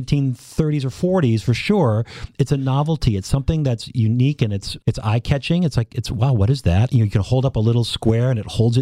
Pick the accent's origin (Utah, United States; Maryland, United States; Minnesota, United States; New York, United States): Minnesota, United States; You know, I'm from Minnesota. I went to school in Wisconsin.